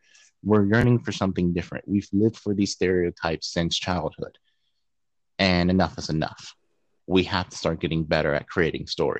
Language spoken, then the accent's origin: English; Pittsburgh, Pennsylvania, United States; Specifically, there's a convention that's going to be happening in my hometown. It's called Steel City Con, and they don't just do they don't just do comics; they do anime as well. And we also have a Japanese society in Pittsburgh as well.